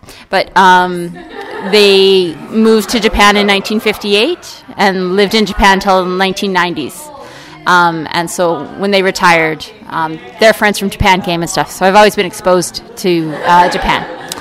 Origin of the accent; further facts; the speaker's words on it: Canada; I'm from Canada.